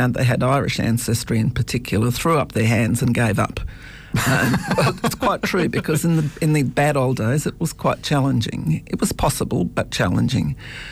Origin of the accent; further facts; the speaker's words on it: Brisbane, Queensland, Australia; It's probably as relevant to me as the suburb I grew up in Brisbane, to be honest.